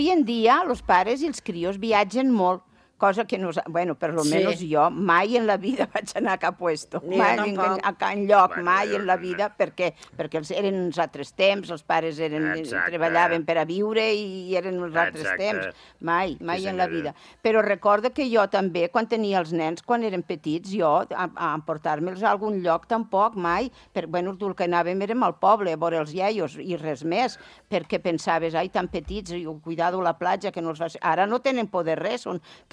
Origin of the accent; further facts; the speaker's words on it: Catalonia, Spain; Jo que soc del Baix Ebre, que del meu poble Tortosa hi ha 8 quilòmetres